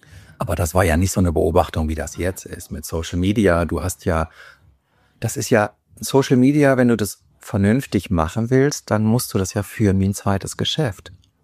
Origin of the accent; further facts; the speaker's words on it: North Rhine-Westphalia, Germany; accent: Lower Rhine dialect; Jetzt kam so ein bisschen mein niederrheinischer Dialekt durch.